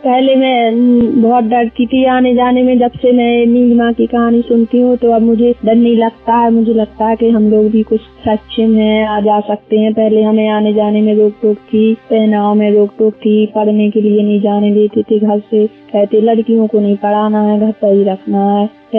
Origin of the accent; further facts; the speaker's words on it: Uttar Pradesh, India; और मैं महोबा जिले की हूँ।